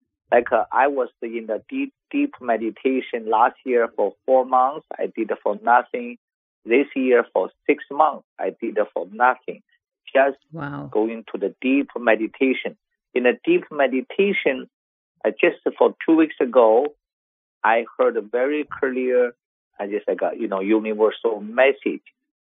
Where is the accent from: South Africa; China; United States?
China; So I grew up in China. I studied Western medicine, traditional Chinese medicine.